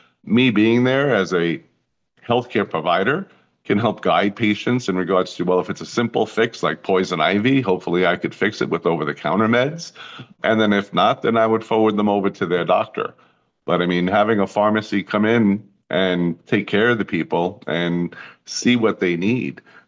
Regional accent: Queens, New York, United States; No, I didn't grow up out here. I spent a lot of time out here. I'm from Queens.

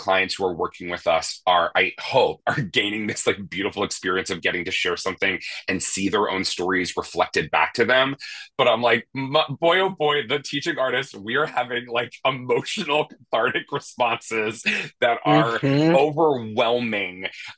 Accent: Pennsylvania, United States; But I'm from Bucks County, Pennsylvania.

